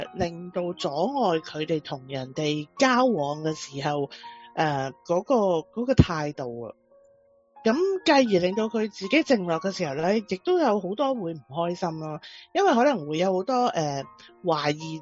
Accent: China; 我哋中国人

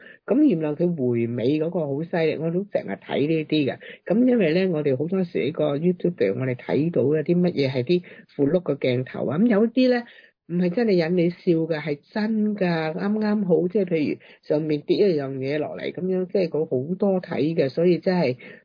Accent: China

